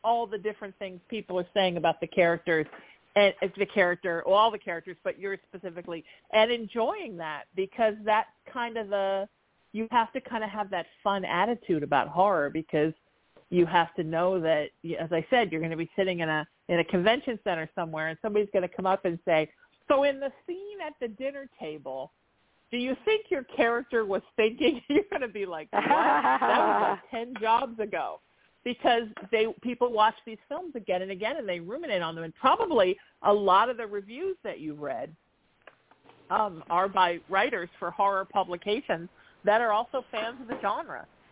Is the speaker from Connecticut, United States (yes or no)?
yes; New Haven, Connecticut, United States; You know, I'm a Connecticut girl. I like the truth.